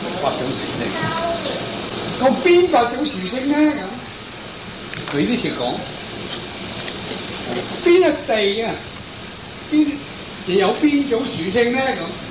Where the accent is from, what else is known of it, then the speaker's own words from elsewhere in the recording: China; 我哋中國人啊叻啊，有個指南針啊